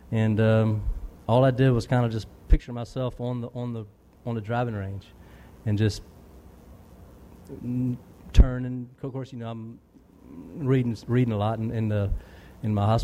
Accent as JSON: {"language": "English", "region": "the South", "country": "United States", "said": "I love the heat because I'm from the South, and the heat doesn't bother me."}